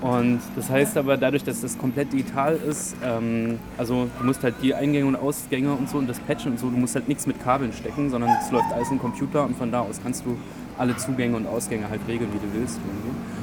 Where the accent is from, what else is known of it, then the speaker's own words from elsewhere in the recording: Weimar, Thuringia, Germany; also born or lived in Halle; now in Leipzig, Germany; Ich bin ja hier in Weimar aufgewachsen und habe voll lange eigentlich so hier gelebt, als meine anderen Freunde alle schon nach Leipzig und Berlin gezogen sind